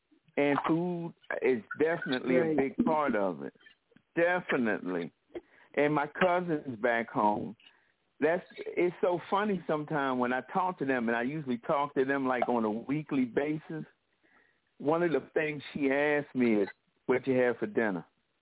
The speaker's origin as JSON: {"language": "English", "town": "Philadelphia", "region": "Pennsylvania", "country": "United States", "said": "I forgot. I'm from Philadelphia, like Carrie Hines."}